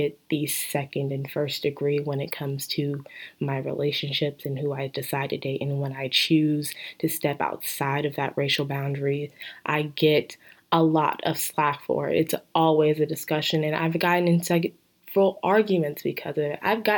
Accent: the South, United States; I don't cuss in front of my mom. I'm from the South. That's not allowed.

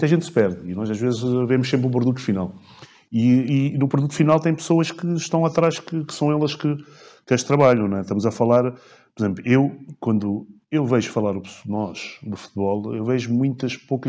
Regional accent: Carcavelos, Lisbon, Portugal; eu sou do Eiras e a minha vida foi sempre Carcavelos, amigos ali em Carcavelos, muitos torneios

